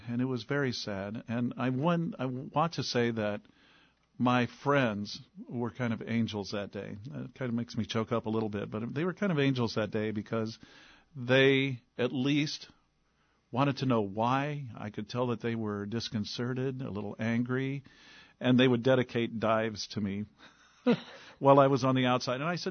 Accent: Quad Cities, United States; now in Des Moines, United States; my grandparents on both sides, matriarch and patriarchal sides, they came up to the Quad Cities roughly around the same time in the early 1900s.

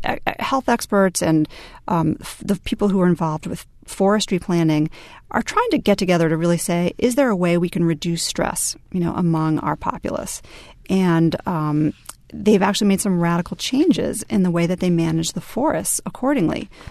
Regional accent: United States; which is not something I really expected to see being an American

